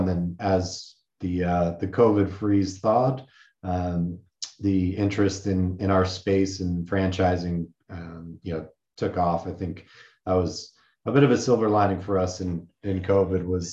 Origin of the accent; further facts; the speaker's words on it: New York, United States; From New York originally. That's where I grew up.